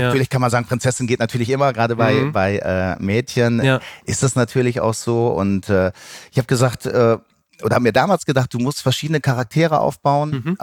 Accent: Osnabrück, Lower Saxony, Germany; ich komme aus Osnabrück

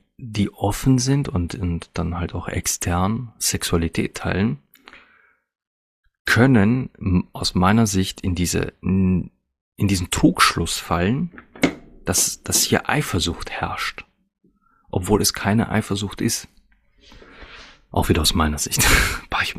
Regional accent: Austria; Bei uns in Österreich gibt es das.

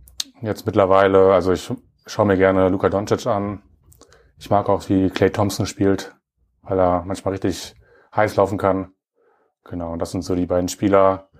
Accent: Münster, North Rhine-Westphalia, Germany; 29 Jahre jetzt alt geworden, spiele jetzt seit 2017 wieder bei den WWU Baskets. Bin ja auch in Münster geboren, habe hier in der Jugend gespielt, in der JBBL, NBBL.

